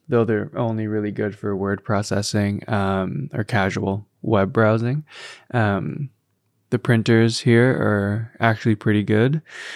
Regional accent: Canada; I'm from Canada, and we don't really do that kind of thing. At least not where I'm from.

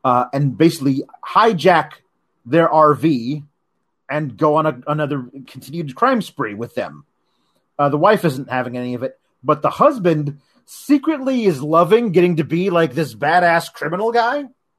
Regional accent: Oregon, United States; Hey, my home state, Oregon, is basically on fire.

